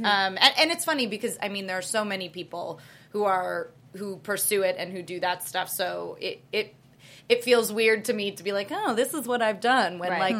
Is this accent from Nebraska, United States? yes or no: no; Chicago, Illinois, United States; I'm from Chicago, yes. And I did a fair amount of improv out there.